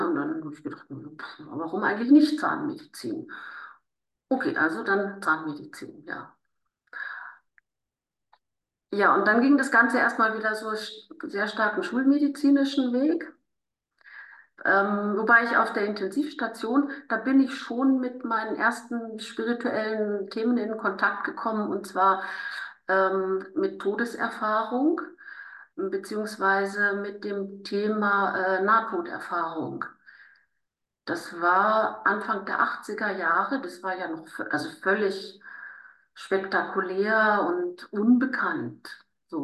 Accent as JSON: {"language": "German", "town": "Celle", "region": "Lower Saxony", "country": "Germany", "tie": "born or raised there", "said": "Also ich bin in Celle bei Hannover aufgewachsen."}